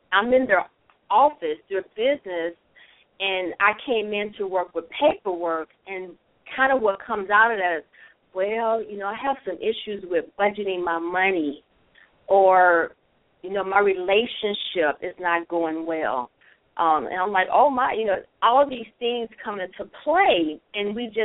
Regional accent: Chicago, Illinois, United States; now in Gulf Coast, United States; No, I was born and raised in Chicago. Love Chicago. But no, I'm actually on the Gulf Coast.

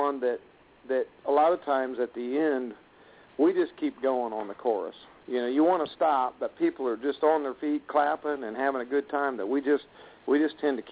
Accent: Indiana, United States; born there; I was born in the Assembly of God Church in Indiana.

